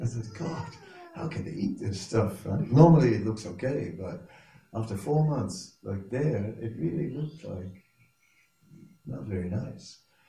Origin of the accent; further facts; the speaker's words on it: Netherlands; English is a second language; although I am from the Netherlands and I've seen a few things